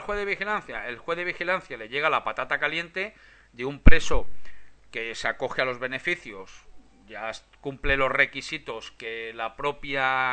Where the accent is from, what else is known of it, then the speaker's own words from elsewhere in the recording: Community of Madrid, Spain; todos los que somos de la Comunidad de Madrid